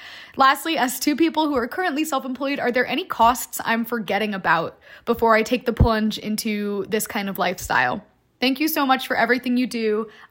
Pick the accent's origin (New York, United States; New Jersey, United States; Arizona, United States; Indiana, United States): New York, United States; I'm from New York, and I'm a huge fan of your podcast.